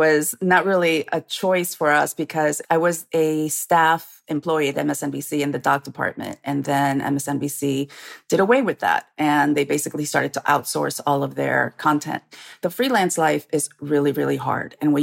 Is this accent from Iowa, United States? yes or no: yes; Iowa City, Iowa, United States; Even growing up in Iowa City, where we ended up, because my father became a teacher assistant at the University of Iowa, where he obtained his doctorate.